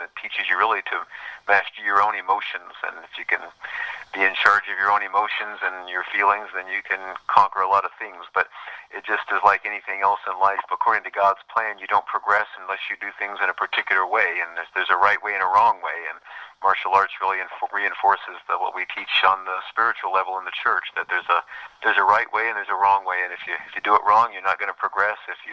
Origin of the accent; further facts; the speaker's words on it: Indiana, United States; And I was born here in Methodist Hospital, but grew up out in Hendricks County to the west.